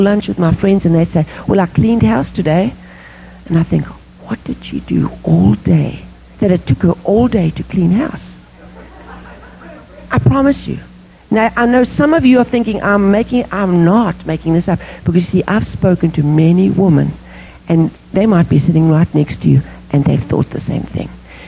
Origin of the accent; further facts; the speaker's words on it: South Africa; I grew up in South Africa where we had a maid.